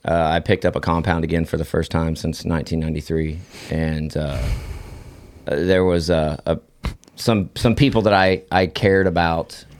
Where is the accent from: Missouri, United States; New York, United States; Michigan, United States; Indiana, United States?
Indiana, United States; Terre Haute; I'm from Terre Haute, Indiana.